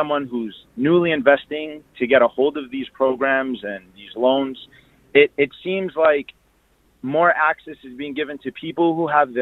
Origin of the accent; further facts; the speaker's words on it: Queens, New York, United States; I'm actually originally from Queens, but I'm in Fort Lee currently just because I was attending to some business.